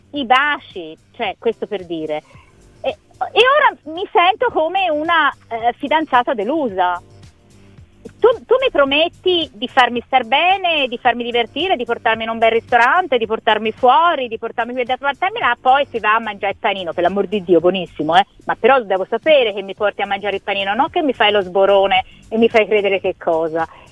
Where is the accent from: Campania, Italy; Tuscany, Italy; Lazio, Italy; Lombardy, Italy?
Tuscany, Italy; Florence; born there; in quanto fiorentina di nascita